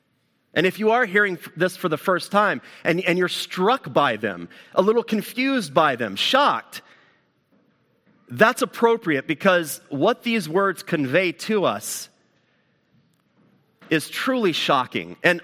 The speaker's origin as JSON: {"language": "English", "region": "Southeast", "country": "United States", "tie": "born or raised there", "said": "Growing up in the South, or in and out of the Southeast, you'd even see billboards at time that just had the reference, John 3:16."}